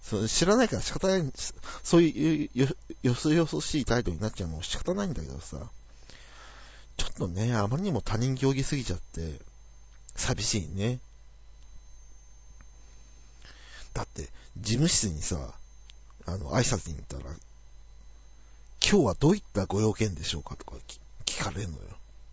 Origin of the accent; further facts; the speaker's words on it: Oiso, Kanagawa, Japan; also born or lived in Yokosuka; 大磯っていう土地が、やっぱり、僕にとってやっぱふるさとなのよ。横須賀は生まれた場所なんだけど、